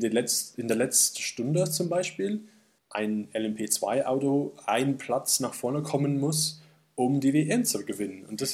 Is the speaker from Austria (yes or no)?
no; England, United Kingdom; aus persönlichen Erfahrungen als Engländer